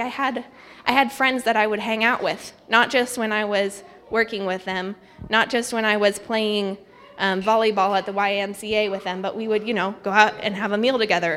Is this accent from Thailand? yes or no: yes; Thailand; One of the hard things is, though, is I grew up there, so it's home.